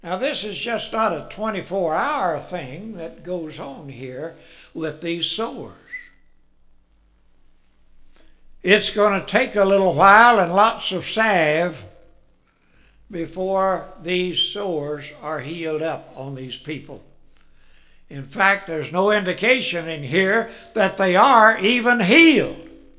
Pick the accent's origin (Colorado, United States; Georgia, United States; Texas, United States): Texas, United States; Quitman; I was raised down in near Quitman in East Texas.